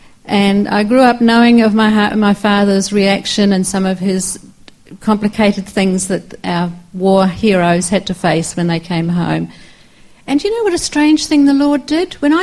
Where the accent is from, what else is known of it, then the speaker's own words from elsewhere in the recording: Sydney, New South Wales, Australia; born there; I was born at the end of the war, and that's the Second World War. And I was born in Sydney, Australia.